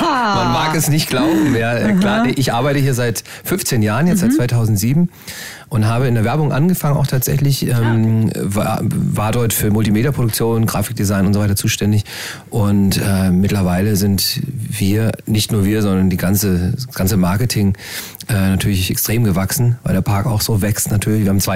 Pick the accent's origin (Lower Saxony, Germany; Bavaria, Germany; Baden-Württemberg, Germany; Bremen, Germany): Baden-Württemberg, Germany; Freiburg; ich komme aus Freiburg